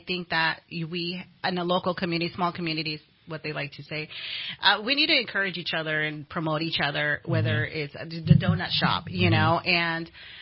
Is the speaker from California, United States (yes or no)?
yes; California, United States; I'm a Cali girl.